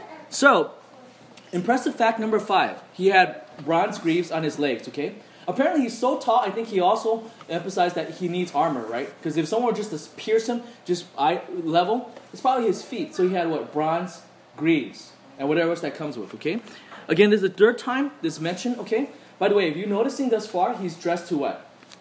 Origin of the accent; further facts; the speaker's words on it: United States; I was like, no, I'm not imperial. I'm American.